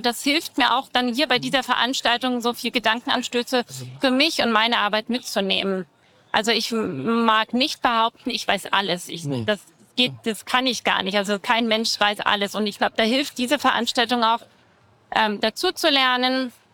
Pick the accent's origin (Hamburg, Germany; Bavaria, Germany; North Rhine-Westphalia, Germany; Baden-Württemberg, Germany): Baden-Württemberg, Germany; Freiburg; Zum Beispiel, ich bin 74, ich bin in Freiburg zur Schule gegangen